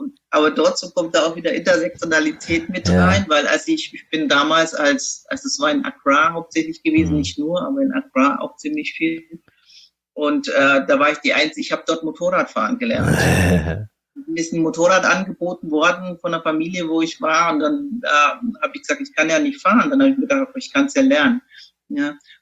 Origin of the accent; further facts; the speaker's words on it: Germany; ich bin einfach aufgewachsen hier in Deutschland.